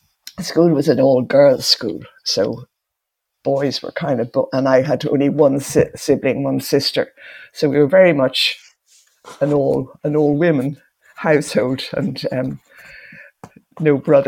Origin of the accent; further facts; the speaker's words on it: Dublin, Leinster, Ireland; I was born in Dublin and I've lived in Dublin all my life. I was born in 1936, the 25th of April 1936, so I was 86 last week.